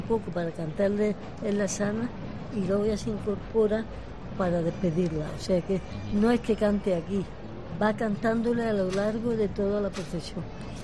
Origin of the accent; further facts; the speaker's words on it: Jaén, Andalusia, Spain; also born or lived in Granada; now in Murcia, Spain; Porque yo soy andaluz.